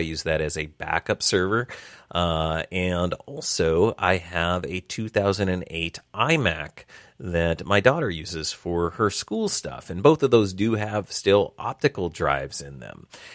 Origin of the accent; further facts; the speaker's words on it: United States; And I think I was confused because I was aware, as an American, that there are channels